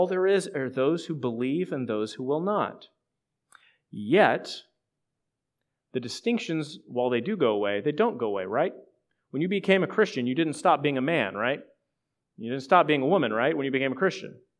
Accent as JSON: {"language": "English", "country": "United States", "said": "being white American, it's really easy for us to think about ourselves as the insider because we're a cultural majority in our country."}